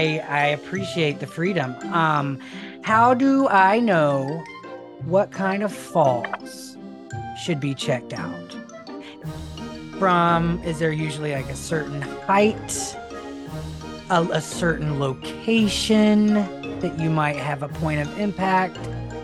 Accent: Prentice, Mississippi, United States; I'll always love her because she's from actually my hometown in Mississippi. I mean, what, that's so wild, right? So that was not planned.

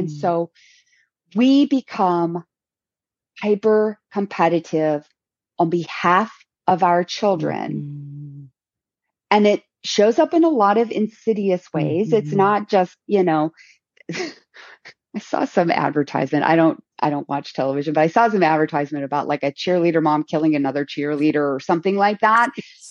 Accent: Illinois, United States; oh, I know where it is. I'm from Illinois, so I know what you're talking about.

